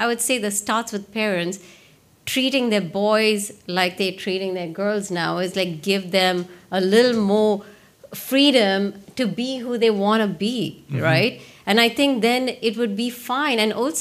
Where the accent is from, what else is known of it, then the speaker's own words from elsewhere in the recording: India; so I come from India and I was born and brought up there.